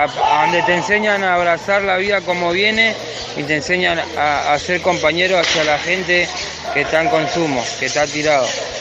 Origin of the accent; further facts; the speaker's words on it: Zabaleta, Buenos Aires, Argentina; soy de Zabaleta y bueno, mi centro barrial es El Hurtado